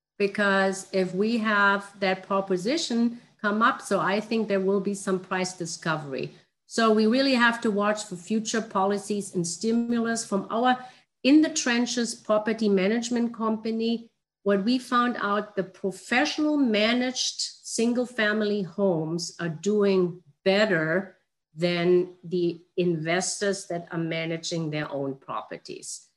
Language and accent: English; Germany; Europe, especially my hometown, Germany, is unfortunately suddenly not doing too good.